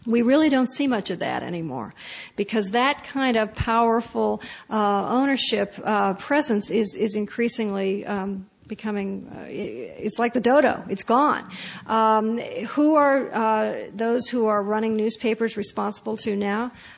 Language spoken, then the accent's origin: English; Indianapolis, Indiana, United States; and the paper in the town I grew up in Indianapolis, Indiana